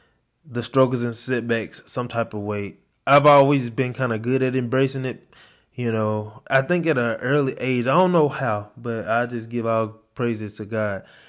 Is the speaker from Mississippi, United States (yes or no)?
yes; Mississippi, United States; just growing up in Mississippi, you know, you kind of see it.